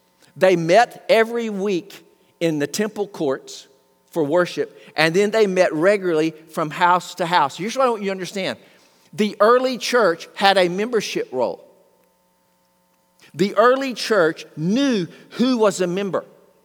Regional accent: Arkansas, United States; I was born and raised in South Arkansas. It's so much like East Texas, it was almost like not moving.

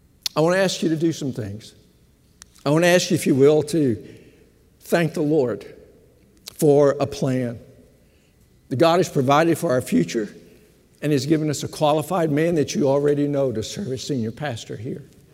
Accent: Texas, United States; I am a Texan. I'm not going to Arkansas, not as far as I know.

